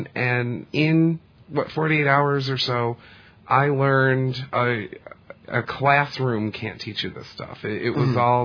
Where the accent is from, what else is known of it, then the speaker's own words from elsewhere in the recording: Detroit, Michigan, United States; And he goes, where are you from? And I'm like, Detroit.